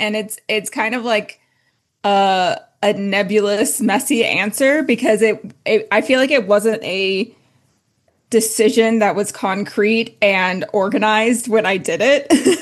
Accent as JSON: {"language": "English", "region": "Ohio", "country": "United States", "said": "No, so I'm from Ohio"}